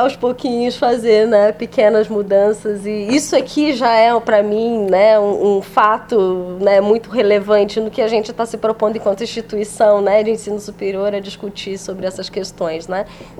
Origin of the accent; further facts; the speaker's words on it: Rio de Janeiro, Brazil; born there; eu nasci no Rio de Janeiro, né? E aí eu estudava numa escola pública municipal